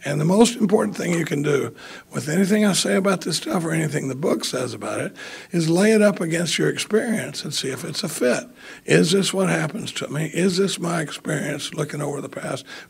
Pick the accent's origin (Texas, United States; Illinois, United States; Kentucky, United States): Texas, United States; Dallas; now in Austin, United States; I grew up in Dallas. I live in Austin now. I've been in Austin since 77